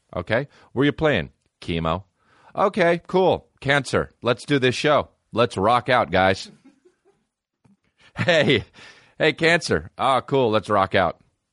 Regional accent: Montclair, New Jersey, United States; If I'm from New Jersey, I'm from Montclair, New Jersey.

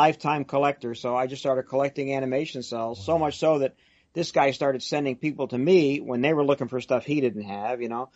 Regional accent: East Coast, United States; I'm from the East Coast, but my grandparents lived out here. We come out and see them every year.

